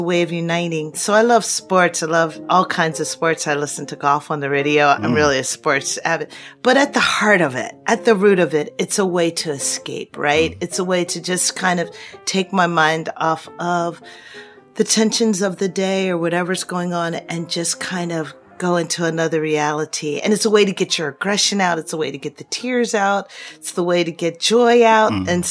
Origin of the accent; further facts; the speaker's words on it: Philadelphia, Pennsylvania, United States; I am from Philly.